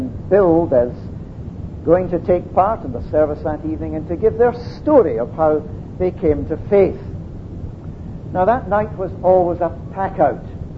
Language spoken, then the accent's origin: English; Dundee, Scotland, United Kingdom; in the church that I was brought up in Dundee as a youngster